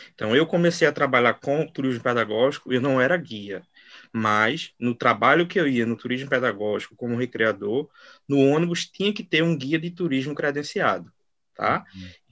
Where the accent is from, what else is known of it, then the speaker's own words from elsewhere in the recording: Limoeiro, Pernambuco, Brazil; now in Recife, Brazil; Estou falando aqui de Recife, né? Sou de Limoeiro, uma cidadezinha aqui perto, mas eu moro já há uns 20 e poucos anos aqui em Recife, essa terra arretada aqui do Nordeste.